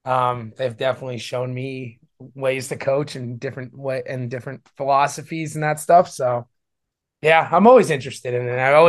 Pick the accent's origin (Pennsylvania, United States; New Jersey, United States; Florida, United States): New Jersey, United States; Well, I'm from New Jersey, so I'm kind of a beach bum.